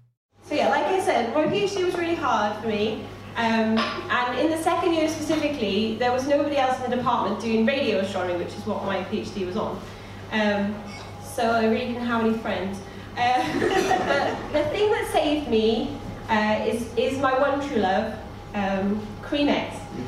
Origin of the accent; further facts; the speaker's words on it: Wales, United Kingdom; Yeah, so I'm Welsh.